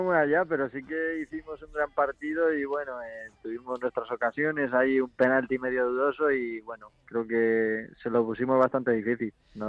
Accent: Spain; yo soy español ante todo

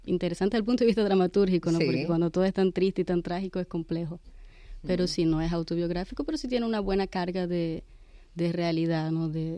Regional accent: Venezuela; moved away as an adult; also born or lived in Cuba; yo me fui de Venezuela en un momento que todavía las cosas no estaban así.

